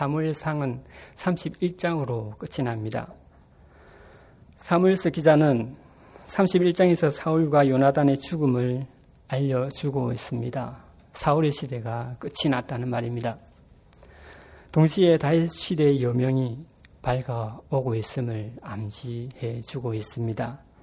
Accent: Masan, South Gyeongsang, South Korea; moved away as an adult; also born or lived in Changwon; 제가 살았던 곳은 경남 마산의 조그마한 동네입니다. 지금은 그 동네가 창원으로 통합되어 있습니다. 제가 다녔던 교회 역시 창원의 조그마한 교회, 출석 인원이 150명에서 200명 정도 되는 그런 교회였습니다.

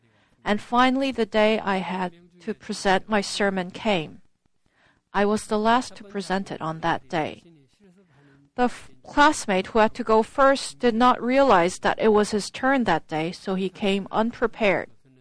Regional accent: Busan, South Korea; accent: Busan dialect; My home is Busan. I did not know at first that my Busan dialect accent would become a problem in doing God's work.

